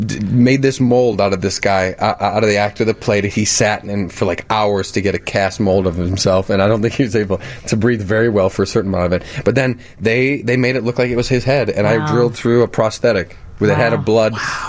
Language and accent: English; Cleveland, Ohio, United States; Cleveland, Ohio.